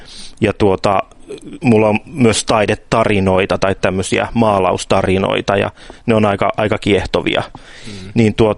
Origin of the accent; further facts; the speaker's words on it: Mäntsälä, Uusimaa, Finland; No mä oon Mäntsälästä, mä oon Mäntsälässä ollut papihommissakin